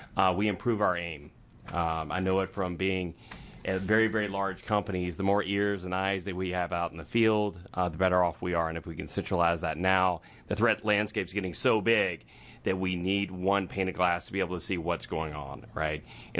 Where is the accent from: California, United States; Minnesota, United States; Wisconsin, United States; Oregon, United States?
Oregon, United States; from Deschutes County, founder and CEO of Huya.